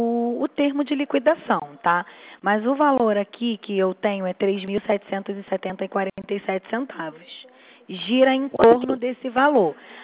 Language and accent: Portuguese; Rio de Janeiro, Brazil; só que eu sou do Rio.